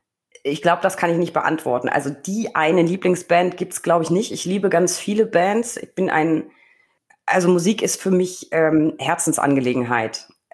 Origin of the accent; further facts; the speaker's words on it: Bavaria, Germany; ist es meine Heimat. Es ist Franken.